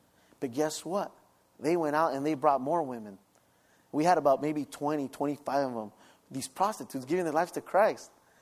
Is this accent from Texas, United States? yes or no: no; Cathedral City, California, United States; I grew up here in Cathedral City. I went to school with Jesse Sanchez.